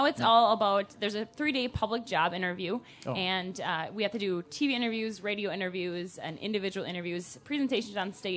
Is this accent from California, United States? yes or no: no; Edgar, Wisconsin, United States; No, I plan to be a middle school math teacher in my hometown of Edgar.